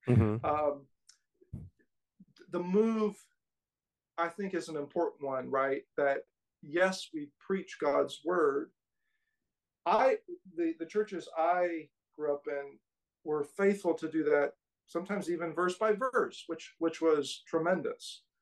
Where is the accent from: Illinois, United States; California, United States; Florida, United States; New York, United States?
California, United States; now in Kansas City, United States; I'm from California originally, and though I'm now in Kansas City and love the Midwest. I grew up in more or less just a free church type environment.